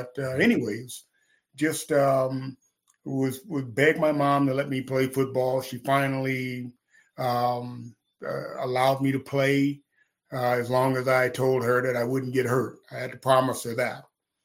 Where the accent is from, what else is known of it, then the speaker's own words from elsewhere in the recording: Houston, Texas, United States; I'm from Houston, and I went to Chris Posadics in middle school, grade seven to ninth.